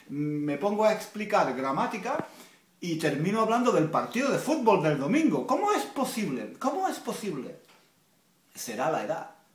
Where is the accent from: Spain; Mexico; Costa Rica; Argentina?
Spain; Como español, como hablante de español, el subjuntivo me parece fantástico.